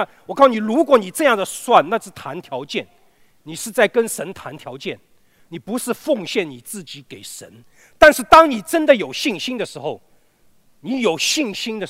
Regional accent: China; 所以我们说，我们中国人，我们中华民族现在说是我们一个是个信仰缺失的时代

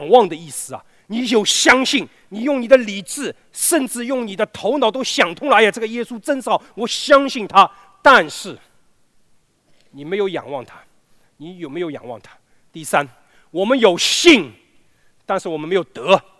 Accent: China; 所以我们说，我们中国人，我们中华民族现在说是我们一个是个信仰缺失的时代

